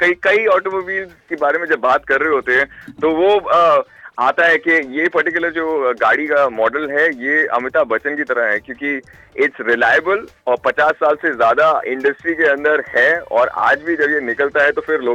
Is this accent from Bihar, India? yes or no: no; Delhi, India; मैं बेसिकली दिल्ली से हूँ। मैं दिल्ली की पैदाइश है।